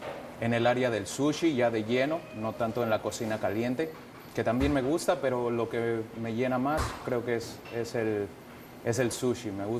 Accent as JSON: {"language": "Spanish", "country": "Mexico", "also_born_or_lived": "Oregon", "moved": "as an adult", "lives_now": "United States", "said": "Soy de México, ya llevo 10 años, un poquito más de 10 años en Estados Unidos."}